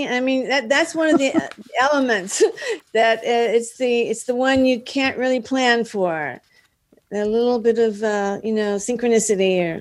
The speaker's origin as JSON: {"language": "English", "town": "Dallas", "region": "Texas", "country": "United States", "moved": "as an adult", "lives_now": "Los Angeles, United States", "said": "Yeah, I'm from Dallas. Yeah."}